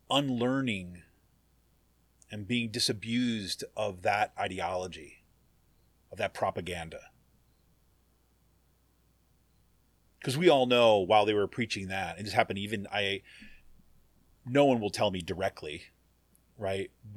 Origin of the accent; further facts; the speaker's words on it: Utica, New York, United States; Anyways, but Utica, New York is an Italian town. That's my, you kno